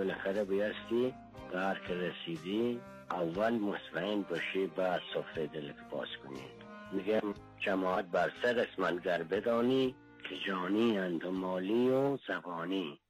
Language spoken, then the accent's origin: Persian; Khorasan, Iran; و سرابی هم از خراسان هستم.